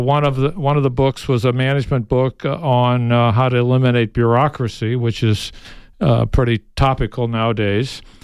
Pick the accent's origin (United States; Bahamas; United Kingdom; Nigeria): United States; St. Louis, Missouri; also born or lived in San Antonio / Chicago / New York / Phoenix; now in Tucson, United States; I was born and raised in St. Louis. I lived in the barrio of San Antonio. I lived for 10 years in Chicago. I lived for another 10 years in Metro New York, also in Phoenix, Scottsdale, and for the last 7 years in Tucson.